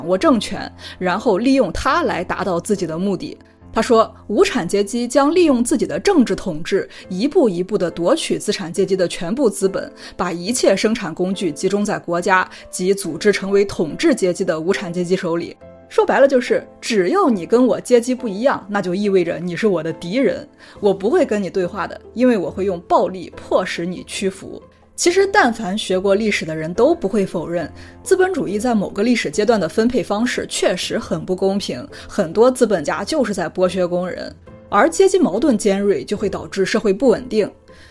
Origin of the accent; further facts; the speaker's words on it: China; 作为一个中国人，我却非常的理解他们，因为我们从小到大受到的教育就是这个样的。